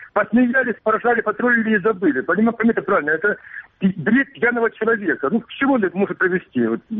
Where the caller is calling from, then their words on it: Kramatorsk, Donetsk Oblast, Ukraine; Здравствуйте … Краматорск.